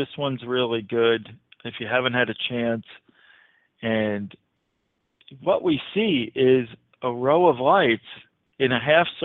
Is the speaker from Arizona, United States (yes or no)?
yes; Phoenix, Arizona, United States; being that I'm from the Phoenix area.